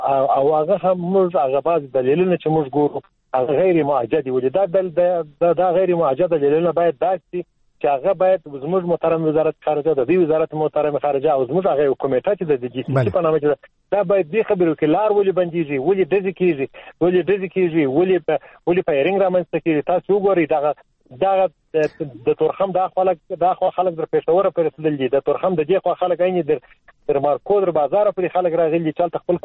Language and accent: Pashto; Afghanistan; زه د افغانستان یو تابعیم